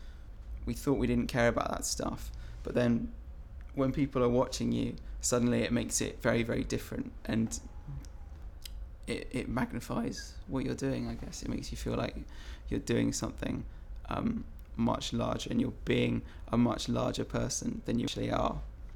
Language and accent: English; South East England, United Kingdom; I grew up in Surrey, so the kind of outskirts of London.